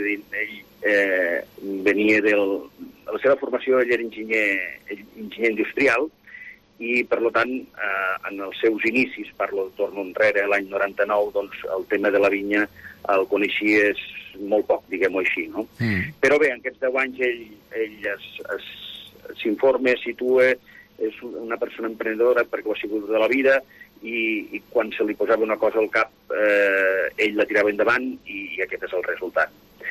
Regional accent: Artesa de Segre, Catalonia, Spain; born there; Sí, jo sóc nascut a Artesa de Segre.

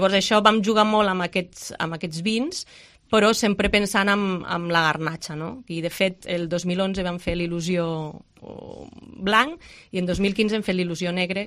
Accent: Vilalba dels Arcs, Catalonia, Spain; Bueno, els dos som de Vilalba

